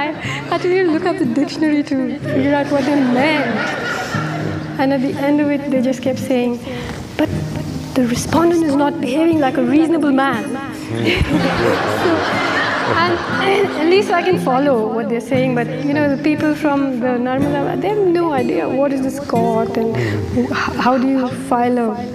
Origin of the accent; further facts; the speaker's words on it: Kerala, India; I grew up in Kerala, which had the first ever democratically elected Marxist government in the world.